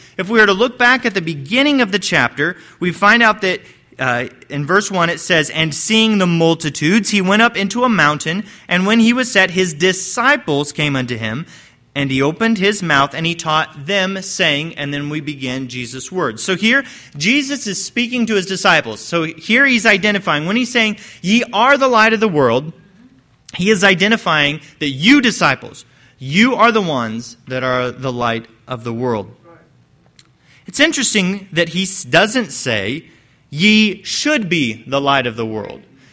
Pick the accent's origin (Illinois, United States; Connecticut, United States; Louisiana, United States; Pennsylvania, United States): Illinois, United States; I'm from East Central Illinois. We don't really have hills in East Central Illinois. It's really flat lands where I come from.